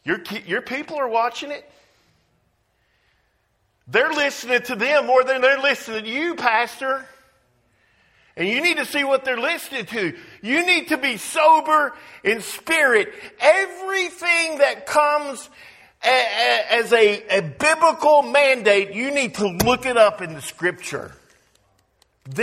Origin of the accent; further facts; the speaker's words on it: Georgia, United States; I grew up in Georgia and I remember going down Forest Park.